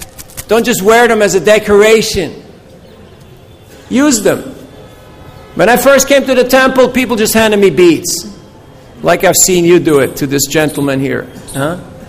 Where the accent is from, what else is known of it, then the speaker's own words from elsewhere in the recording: Dallas, Texas, United States; I met a lady from Dallas, Texas. I'm from Dallas, Texas.